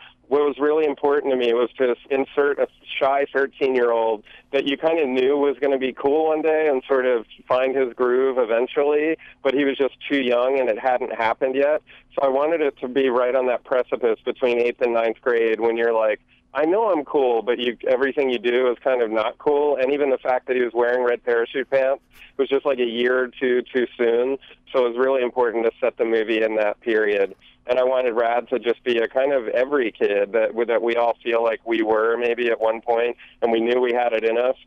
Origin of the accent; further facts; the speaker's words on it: Mount Airy, Maryland, United States; also born or lived in Bowie, Maryland; I grew up in Maryland. I was in PG County in Bowie till I was 8. And then in 1982, my family moved to Mount Airy, Maryland.